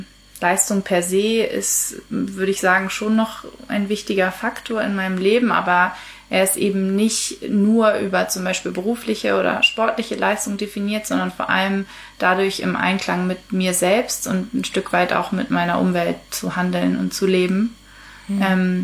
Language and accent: German; Kiel, Schleswig-Holstein, Germany; now in Hamburg, Germany; Ich bin in Kiel aufgewachsen und lebe seit nunmehr 5 Jahren in Hamburg